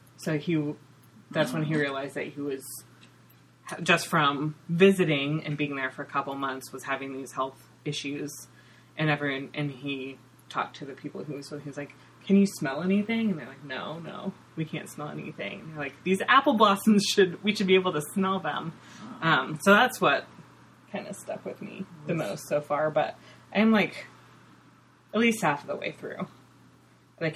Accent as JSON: {"language": "English", "country": "United States", "said": "I mean, I'm American, I'm reading it."}